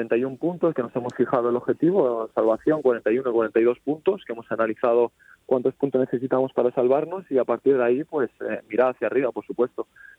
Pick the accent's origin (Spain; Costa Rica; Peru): Spain; Galicia; born there; now in Madrid, Spain; yo soy gallego de nacimiento y mayoritariamente he estado, llevo 9 años en Madrid